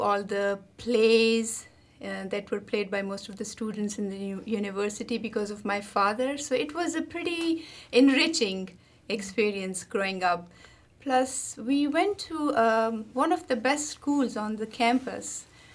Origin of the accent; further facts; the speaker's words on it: Peshawar, Khyber Pakhtunkhwa, Pakistan; So I grew up in Peshawar, which is a valley city close to about 50 miles from Khyber Pass